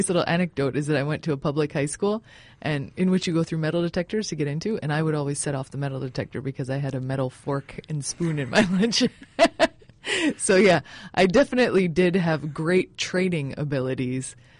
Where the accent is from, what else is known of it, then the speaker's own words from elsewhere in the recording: Illinois, United States; I grew up outside of Chicago, Illinois, and my mother is French and my father is American.